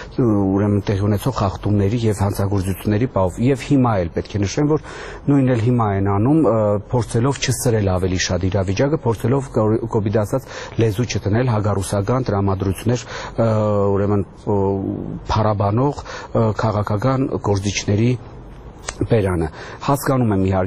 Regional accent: Gyumri, Shirak, Armenia; Որպես գյումրեցի ես կարող եմ մի քանի դեպք հիշել

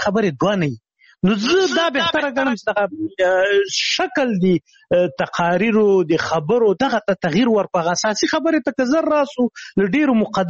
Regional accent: Khyber Pakhtunkhwa, Pakistan; ما ماشومتوب په شمشتو کې تیر کړی شمشتو مهاجرینو کمپوس هغه د هغه پخواني جهادي رهبرانو ندیو رهبر کمپ مشهور کمپ زه په هغه کې لوی سوی وم

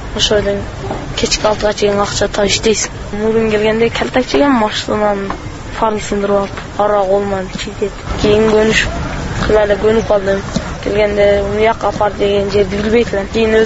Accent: Butalyk, Osh Region, Kyrgyzstan; Алайдан келдим, Буталык айылынан.

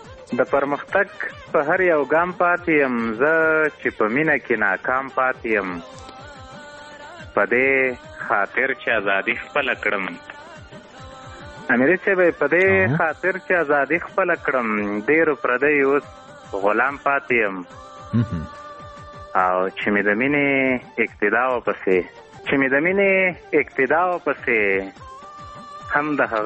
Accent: Paktia, Afghanistan; زه هم پښتون یم د همدې پکتیا یم

